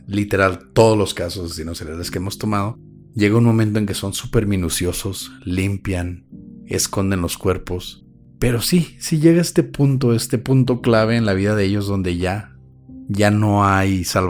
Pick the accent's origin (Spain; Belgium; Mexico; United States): Mexico; Chihuahua; Chihuahua porque somos chihuahuenses.